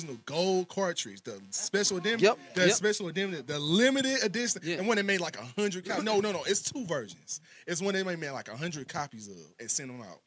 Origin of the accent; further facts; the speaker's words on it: Hanley Hills, Missouri, United States; Bro, I was a straight up nerd. Growing up in Hanley Hills as a straight up nerd.